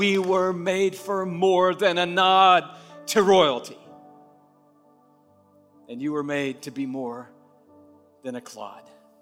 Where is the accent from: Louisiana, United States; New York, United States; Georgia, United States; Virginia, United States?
Georgia, United States; Smyrna; I grew up in Dirt clod war era in Smyrna, Georgia.